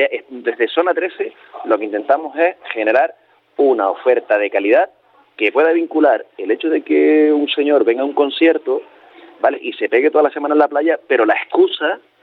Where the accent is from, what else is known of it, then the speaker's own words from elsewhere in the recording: Canary Islands, Spain; No olvidemos que Canarias tenemos cierta fama de que somos casi latinos, aunque no sea así